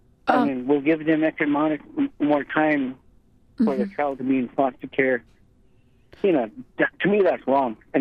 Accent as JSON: {"language": "English", "town": "Bethel", "region": "Alaska", "country": "United States", "said": "to get it transferred here to the case transferred to Bethel because we're from Bethel."}